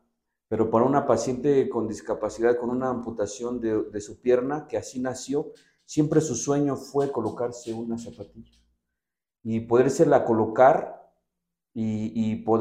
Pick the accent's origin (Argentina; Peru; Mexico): Mexico; Hidalgo; soy orgullosamente hidalguense y lo quiero recalcar porque he podido llevar a mi estado a muchos lugares y he podido presumir de mi estado en muchos lugares